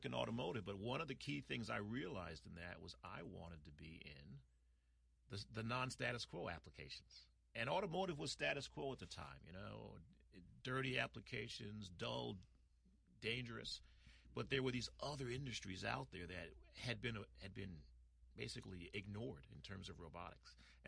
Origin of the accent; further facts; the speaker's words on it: New York City, New York, United States; I am from the city of New York. I am from Queens, Brooklyn, New York.